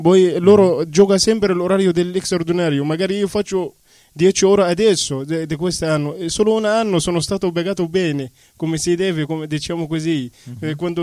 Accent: Egypt; Italian is a second language; Sono egiziano, sono arrivato in Egitto, non capisci la legge italiana, non capisci niente

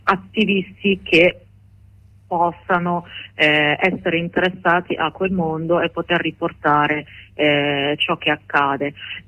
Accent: Morocco; now in Italy; la Francia è stato un paese che ha fortemente influenzato il Marocco, il mio paese di origine.

